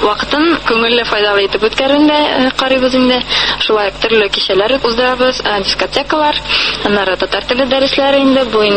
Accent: Nizhnekamsk, Tatarstan, Russia; moved away; Үзем мин Татарстаннан, Түбән Кама шәһәреннән, шунда туып үстем. Монда инде 4 ел элек килдем, укырган.

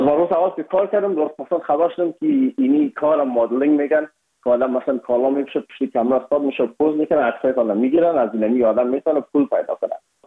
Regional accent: Afghanistan; ما از افغانستان هستیم یک کمک لهجه ما فرق داشت

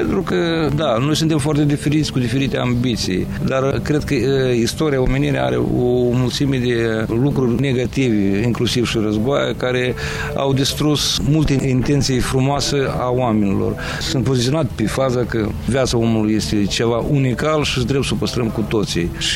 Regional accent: Tiraspol, Transnistria, Moldova; Și sunt din Tiraspol, sunt din mezul Transnistriei

